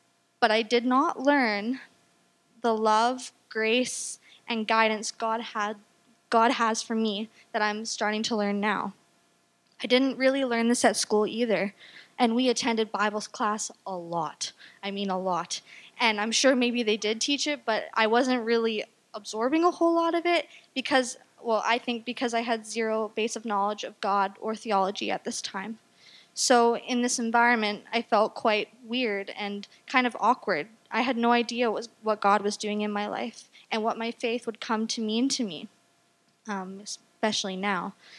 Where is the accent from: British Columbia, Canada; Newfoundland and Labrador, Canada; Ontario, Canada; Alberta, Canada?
British Columbia, Canada; Langley; So I grew up in Langley, raised by my mom, Teresa.